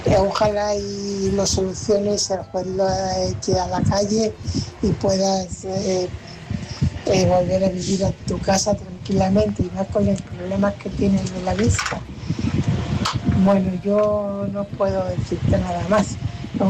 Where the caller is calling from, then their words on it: Fuenlabrada, Community of Madrid, Spain; corresponsal de Fuenlabrada.